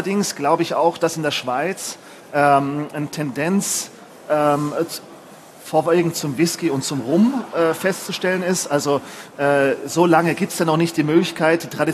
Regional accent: Konstanz, Baden-Württemberg, Germany; ich komme ebenfalls aus Konstanz und bin Barkeeper

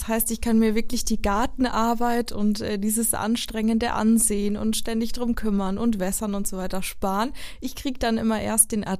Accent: Bavaria, Germany; was auch viel bei uns in Franken angebaut wird, sind Beeren

